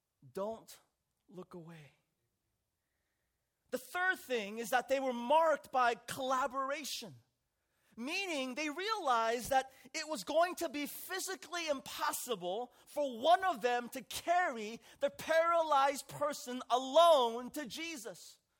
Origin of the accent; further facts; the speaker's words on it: San Francisco, California, United States; And so I went out to the streets of San Francisco, my hometown.